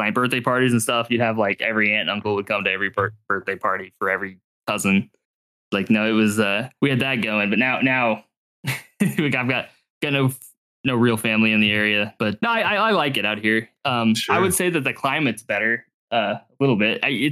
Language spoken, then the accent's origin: English; Poseyville, Indiana, United States; So I grew up in Indiana, in Southern Indiana. So if Indiana is like a boot, the toe of the boot is the county that I was from. It's called Posey County. I grew up in a little town called Poseyville.